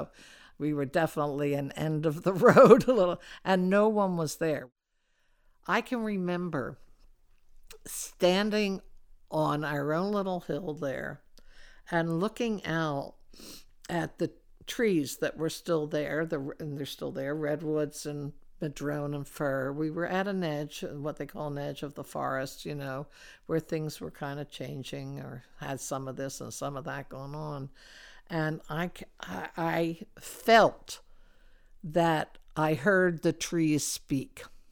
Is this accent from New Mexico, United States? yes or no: no; Philadelphia, Pennsylvania, United States; born there; now in California, United States; I was born in Philadelphia on June 8th, 1937. I came to California in the summer of love.